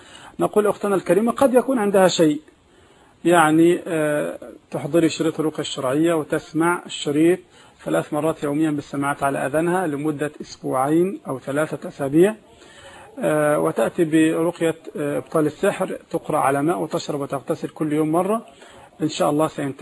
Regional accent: Egypt; احنا عندنا في مصر هنا الرصيد بالضبط

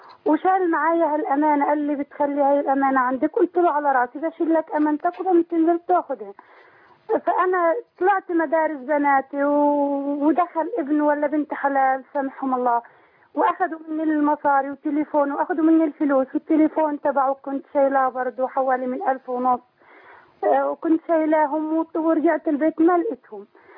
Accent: Egypt; now in Jordan; أنا مصرية ومقيمة بالأردن مع جوزي وولادي

